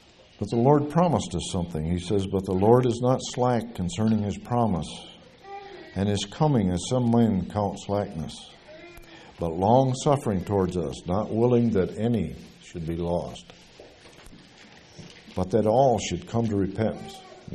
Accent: Michigan, United States; I come from the state of Michigan. That's my home state. And our western shoreline is almost 100% sand dunes.

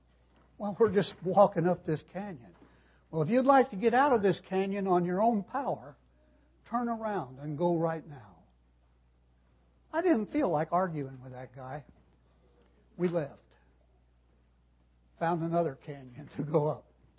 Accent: Arizona, United States; When I was a kid growing up in Arizona, it was quite a primitive place in many aspects.

